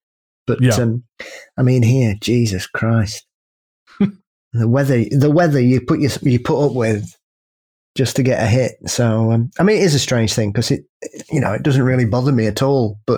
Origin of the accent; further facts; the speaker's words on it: United Kingdom; being British is one of those great pieces of fortitude that we have